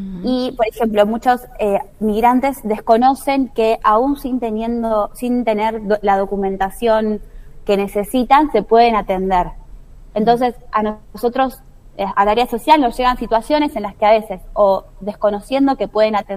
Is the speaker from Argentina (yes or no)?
yes; Argentina; hasta mismo nosotros como argentinos desconocemos un montón nuestros derechos